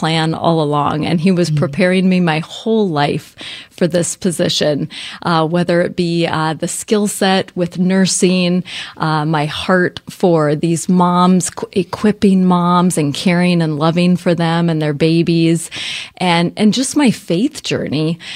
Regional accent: South Dakota, United States; also born or lived in Seattle; So I grew up in South Dakota, but I spent a majority of my adult life in the Seattle, Washington area.

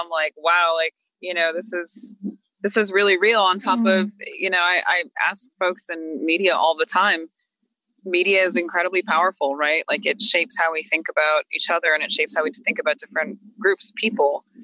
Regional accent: International Falls, Minnesota, United States; so I'm from International Falls, Minnesota. It's a place that some older folks might remember as Frostbite Falls from Rocky and Bullwinkle, where it's always winter. That's my hometown. I was born in the hospital there

